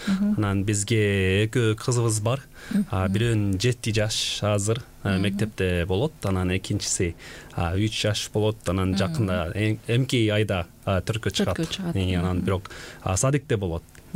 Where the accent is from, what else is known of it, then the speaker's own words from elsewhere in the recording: United States; moved away as an adult; also born or lived in South Korea; now in Kyrgyzstan; Мен өзүм боюнча Кореядан төрөлгөм. Бирок жаш кезде, 7 жашта мен Америкага көчүп келдим үй бүлөм мененчи. Анан ал жактан чоңойгом. Ошондуктан мен корейче аябай жакшы билем, англис тил жакшы билем.